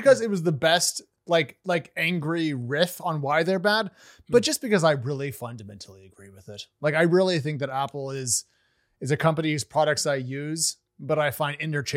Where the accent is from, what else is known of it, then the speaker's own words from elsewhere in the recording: Australia; I'm Australian.